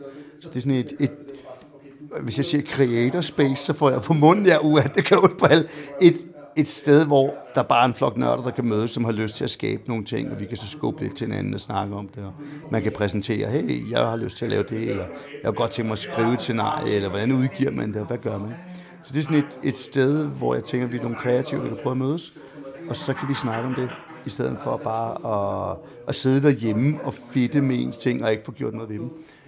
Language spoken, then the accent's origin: Danish; Hareskoven, Capital Region of Denmark, Denmark; Jeg er vokset op ude i Hareskoven